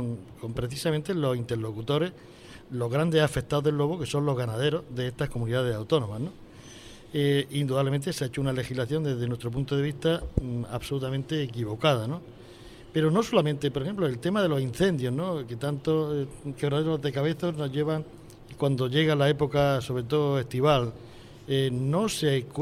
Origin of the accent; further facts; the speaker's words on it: Lorca, Region of Murcia, Spain; Yo soy de Lorca, como sabe, y además de regadío, pero soy un enamorado del secano.